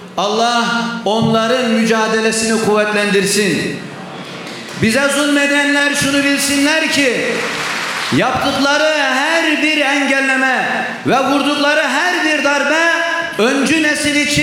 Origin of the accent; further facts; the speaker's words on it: Gaziantep, Turkey; İnşallah benim de memleketim olan Gaziantep'te seslendireceğiz.